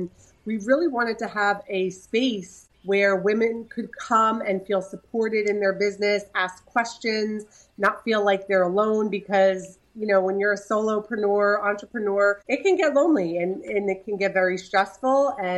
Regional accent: New Jersey, United States; now in Orlando, United States; I'm in California at the moment, but we are originally from New Jersey. We live in Orlando

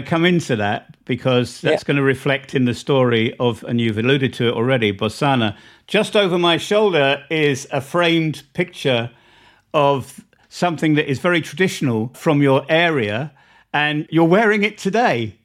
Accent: United Kingdom; now in Spain; as a Brit living here

